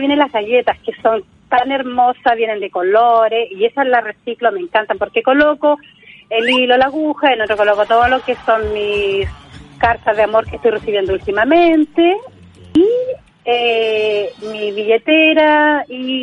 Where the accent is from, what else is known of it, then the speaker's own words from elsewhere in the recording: Talcahuano, Biobío, Chile; Talcahuano.